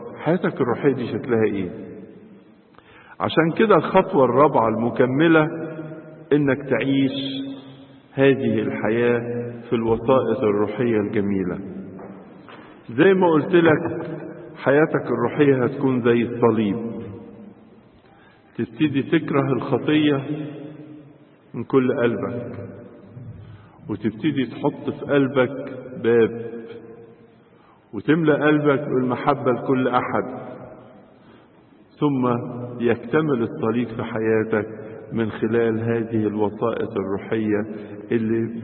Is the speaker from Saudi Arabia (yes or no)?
no; Egypt; احنا عندنا في مصر بناكلها، انتوا بتاكلوها؟